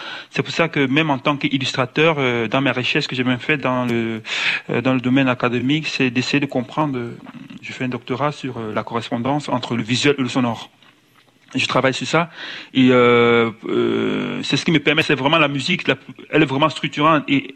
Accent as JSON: {"language": "French", "country": "Cameroon", "tie": "born or raised there", "said": "C'est vraiment toute mon enfance au Cameroun, ça aussi."}